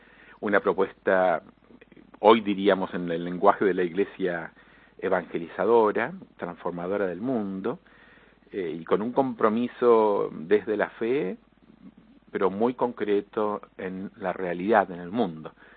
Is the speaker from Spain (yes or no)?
no; Argentina; also born or lived in Nigeria; Yo soy de Argentina, pero los últimos dos años estuve en Nigeria como superior allá.